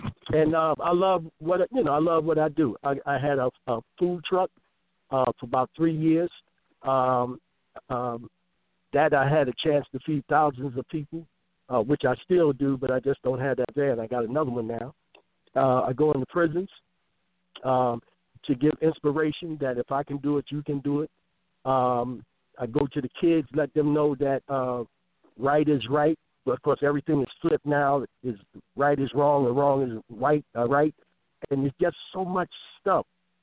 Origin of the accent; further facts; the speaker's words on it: Newark, New Jersey, United States; First of all, I grew up in Newark, December 26, 1947. It was a snowstorm.